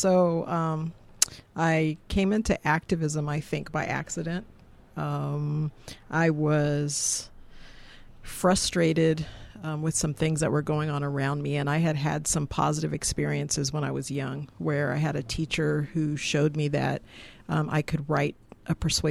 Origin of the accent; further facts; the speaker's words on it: Spokane, Washington, United States; And so, you know, Spokane is basically my hometown. And so I know a lot of people here because I grew up here.